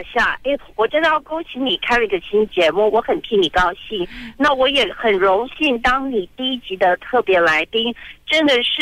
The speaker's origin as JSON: {"language": "Chinese", "country": "Taiwan", "said": "我爸爸是就是武汉出生，那我妈妈就是道道地的台湾人，所以基本上我就是我们台湾人所说的欧啊加韩籍。"}